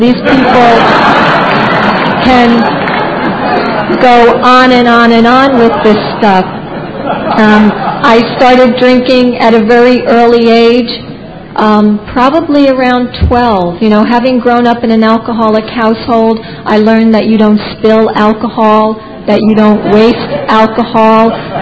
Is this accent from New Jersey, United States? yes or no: yes; Bayonne, New Jersey, United States; I grew up in Bayonne, New Jersey.